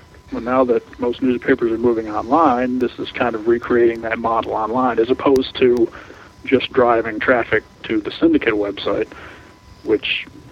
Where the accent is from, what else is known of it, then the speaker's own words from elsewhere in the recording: Attleboro, Massachusetts, United States; which it happens to be in my hometown newspaper, so I was lucky in that respect.